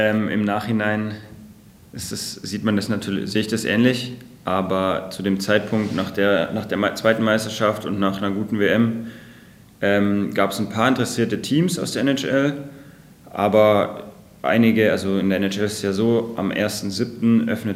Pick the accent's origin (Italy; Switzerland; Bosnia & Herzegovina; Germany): Germany; Schwenningen, Baden-Württemberg; Nee, ich komme aus Schwenning.